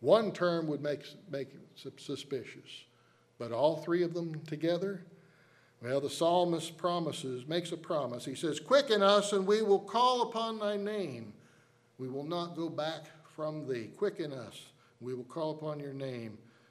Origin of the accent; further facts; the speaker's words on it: Appalachia, United States; I'm from Appalachia, that's the problem.